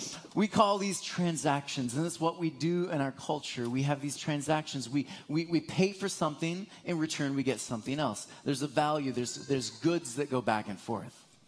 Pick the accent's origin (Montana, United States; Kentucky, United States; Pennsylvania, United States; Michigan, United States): Michigan, United States; I grew up in Michigan. I'm going to be going back there next week, actually, to visit.